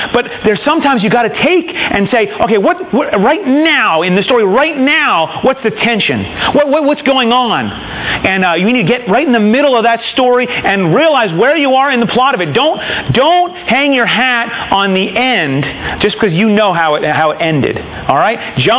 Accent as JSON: {"language": "English", "country": "United States", "said": "I'm not a German citizen, right? I don't obey the speed limit of the Autobahn. I'm an American."}